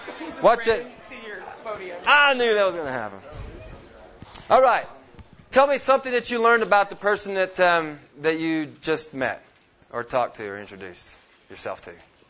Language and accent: English; Nashville, Tennessee, United States; now in Pennsylvania, United States; I grew up in Nashville, Tennessee.